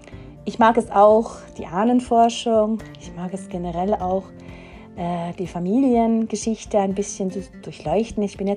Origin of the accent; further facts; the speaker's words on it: Switzerland; Ich bin ja Schweizerin, man hört es ja.